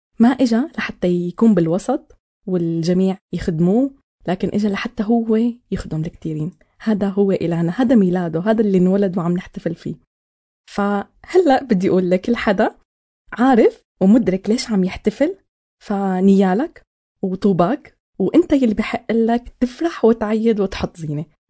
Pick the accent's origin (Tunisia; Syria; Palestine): Syria; فبواقعنا كسوريين أكيد في تعب، في ألم، في فقدان وضغط يومي.